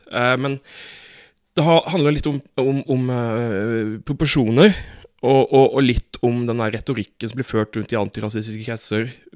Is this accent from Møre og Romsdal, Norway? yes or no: no; Fevik, Agder, Norway; Jeg kommer jo fra Fevik, Breivik, ja, ja, der de hadde såkalt Breivik-slaget.